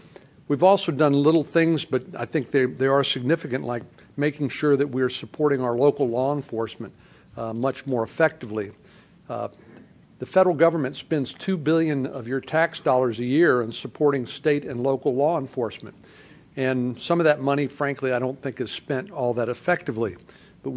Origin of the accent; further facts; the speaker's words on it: Texas, United States; He's a liberal from Vermont. I'm a conservative from Texas